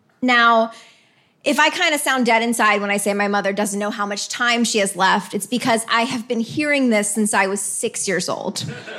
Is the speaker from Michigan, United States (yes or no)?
no; Westport, Connecticut, United States; my hometown in Westport, Connecticut